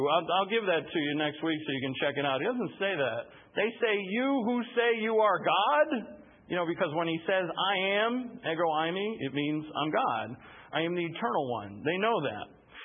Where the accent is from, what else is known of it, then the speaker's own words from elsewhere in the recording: Ireland; I'm an Irishman.